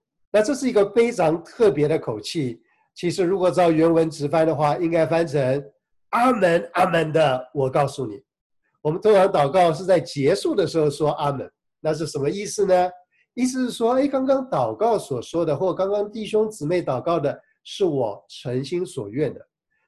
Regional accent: China; 那我们中国人常说民以食为天

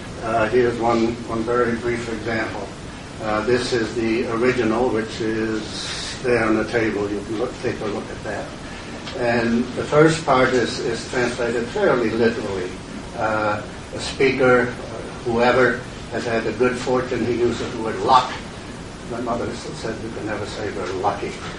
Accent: Netherlands; first language Dutch; English is a second language; even though Dutch is my first language, it's no longer my primary language.

